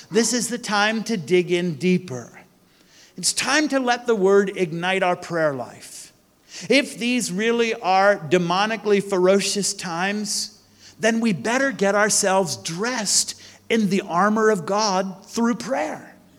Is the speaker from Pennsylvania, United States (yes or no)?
yes; Philadelphia, Pennsylvania, United States; I'm just an American mutt from Philly. I eat soft pretzels with yellow mustard on them, and I like cheesesteaks.